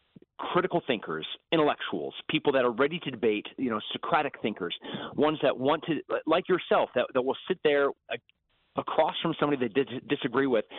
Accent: Texas, United States; as a libertarian, as a Texan, I can't believe anything that anyone says about what's happening in Ukraine from this administration

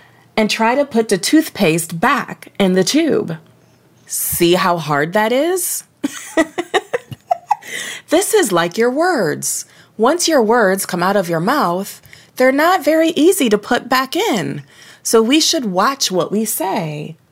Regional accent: Toledo, Ohio, United States; Sure. I grew up in Toledo, Ohio, and my parents sent me to Christian schools my entire life.

